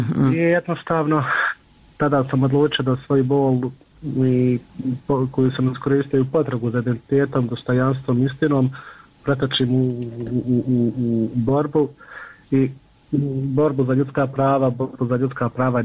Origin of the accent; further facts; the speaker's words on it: Bosnia & Herzegovina; ako smo imali lične karte kod nas u Bosni